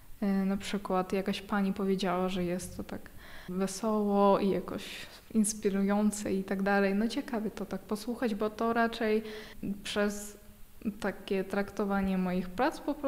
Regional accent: Kazakhstan; Polish is a second language; bo u nas w Kazachstanie aż tak dużo tego nie ma.

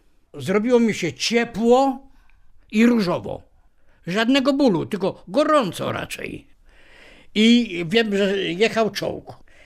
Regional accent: Warsaw, Masovian Voivodeship, Poland; Bo jestem warszawiakiem i rodzina moja warszawska.

